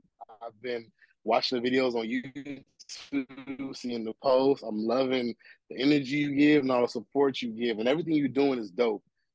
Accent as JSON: {"language": "English", "region": "Texas", "country": "United States", "tie": "born or raised there", "also_born_or_lived": "Santa Ana, California / Louisiana", "lives_now": "San Diego, United States", "said": "I'm from Santa Ana, California, which is about 45 minutes south of LA, but I was raised between Texas and Louisiana, so I got that southern upbringing since I was real, real little."}